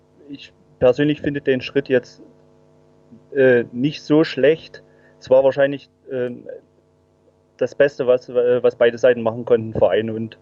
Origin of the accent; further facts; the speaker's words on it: Saxony, Germany; bin waschechter Erzgebirgler, wohne jetzt nicht in Aue, 80 Kilometer östlich